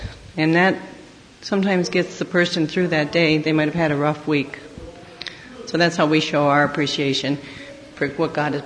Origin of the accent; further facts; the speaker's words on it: San Diego, California, United States; I'm from San Diego, California.